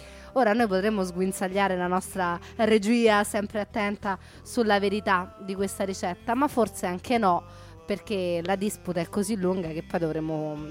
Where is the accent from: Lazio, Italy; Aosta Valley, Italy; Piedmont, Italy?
Lazio, Italy; Rome; accent: Roman; ma che poi a Roma, come il mio dialetto strascicato dichiara, diventa anche matriciana